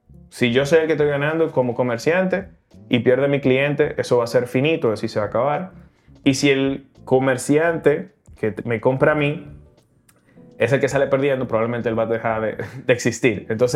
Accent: Dominican Republic; como emprendedores dominicanos o en este país

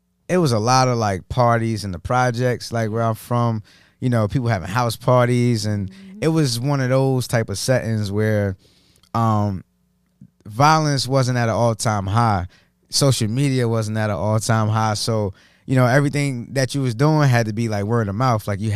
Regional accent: New Jersey, United States; Jersey is interesting. Why is it interesting? Because it's like a boiling pot of a lot of different nationalities, a lot of different walks of life.

